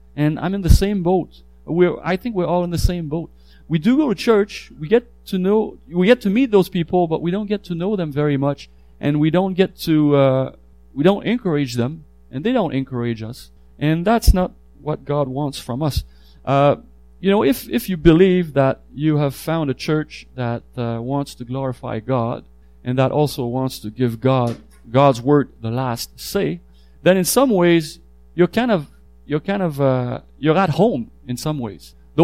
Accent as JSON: {"language": "English", "region": "Quebec", "country": "Canada", "said": "I come from Quebec. If you didn't know that, well, here you go. I just told you."}